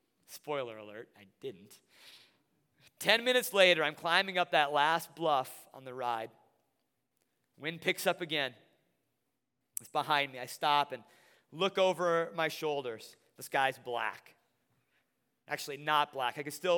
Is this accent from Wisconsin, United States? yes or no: yes; La Crosse, Wisconsin, United States; And so I was back in the North La Crosse area where I grew up for my whole growing up years.